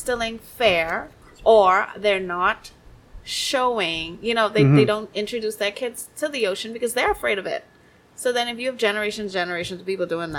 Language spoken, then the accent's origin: English; Miami Beach, Florida, United States; You know why it's called South Beach? I grew up in South Beach.